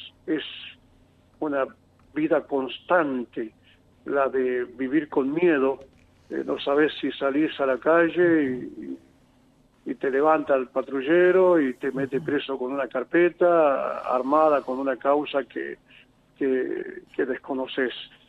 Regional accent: Cotaca, Jujuy, Argentina; quien te habla es jujeño también. Soy de Cotaca, un uh-huh. lugar que queda bien adentro de Humahuaca, 35 kilómetros adentro.

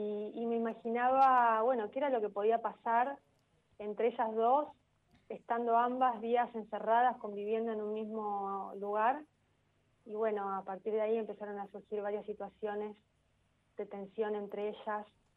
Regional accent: Entre Ríos, Argentina; en este caso yo soy de Entre Ríos, ¿no?

